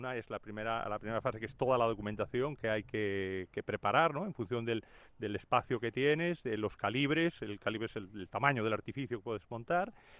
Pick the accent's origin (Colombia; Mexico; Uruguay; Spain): Spain; Galicia; lo protegemos de la lluvia, porque venimos de Galicia, claro